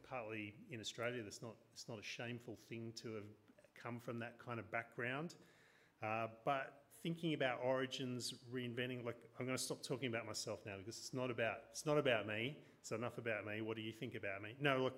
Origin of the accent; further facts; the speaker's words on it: Newcastle, North East England, United Kingdom; I'm from a Welsh and Northern English miners background, being from Newcastle.